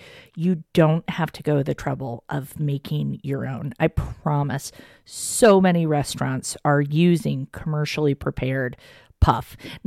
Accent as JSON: {"language": "English", "town": "Frederick", "region": "Maryland", "country": "United States", "tie": "born or raised there", "said": "my hometown is where the bulk of the listeners are coming from in Frederick, Maryland."}